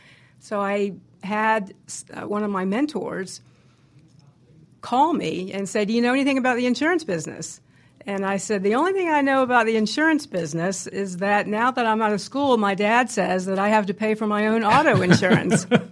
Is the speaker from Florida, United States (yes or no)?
yes; Jacksonville, Florida, United States; moved away as an adult; also born or lived in St. Augustine / New York / California / Baltimore; I was born in St. Augustine, Florida. I was raised in Jacksonville, two brothers and a sister, two loving, wonderful parents, and left Florida in 1979 to venture out as a young rookie in my career